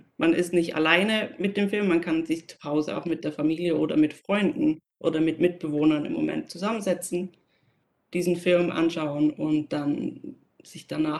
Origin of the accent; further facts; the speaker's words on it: Switzerland; Ich komme aus der Schweiz